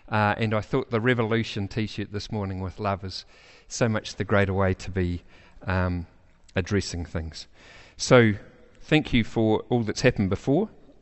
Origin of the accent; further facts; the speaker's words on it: Ashburton, Canterbury, New Zealand; also born or lived in Christchurch; So I am a born in Christchurch. Don't ask me which school I went to. I refuse to answer. But I actually grew up in Ashburton and went to the mighty Ashburton College.